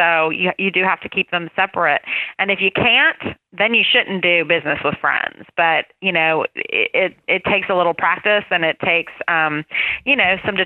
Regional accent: Roanoke, Virginia, United States; We grew up in Roanoke together. We went to high school together.

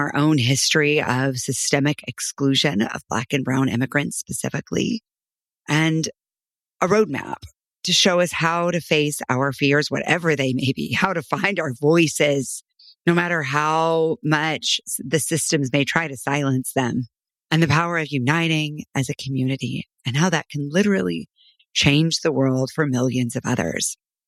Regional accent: Texas, United States; I grew up in Texas in the 1980s.

